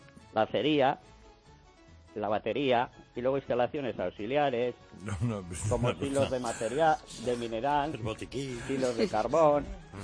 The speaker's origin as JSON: {"language": "Spanish", "town": "Sestao", "region": "Basque Country", "country": "Spain", "tie": "born or raised there", "said": "y por supuesto en mi pueblo de Sestao"}